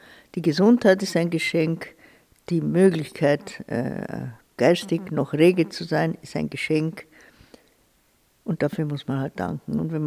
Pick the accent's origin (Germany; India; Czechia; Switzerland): Czechia; Vyškov, South Moravian Region; moved away; Und dort haben wir gelebt und dort bin ich auch aufgewachsen in der Nähe. Wir haben dann nicht direkt in Wieschau gelebt, sondern 10 Kilometer weiter in einem ehemaligen Forsthaus